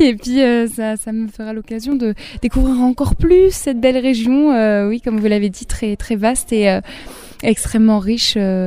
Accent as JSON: {"language": "French", "town": "Saint-Mesmin", "region": "Nouvelle-Aquitaine", "country": "France", "tie": "born or raised there", "said": "Alors en fait, je suis originaire de Saint-Mémin. Je suis née à Périgueux, mais j'ai vécu à Saint-Mémin. Saint-Mémin, c'est dans le Périgord vert, près des gorges de l'Auvézère. Il y a un petit village très très joli."}